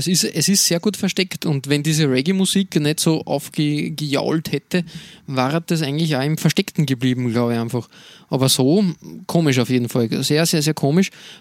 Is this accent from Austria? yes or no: yes; Lower Austria, Austria; Eben kurz nach meinem Heimatort und dann so entlang schon St. Pölten.